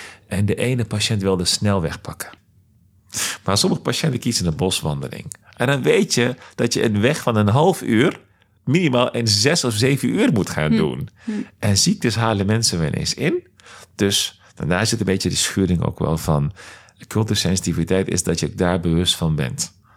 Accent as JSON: {"language": "Dutch", "town": "Veghel", "region": "North Brabant", "country": "Netherlands", "tie": "born or raised there", "said": "toen ik klein was in Veghel, waar ik geboren ben"}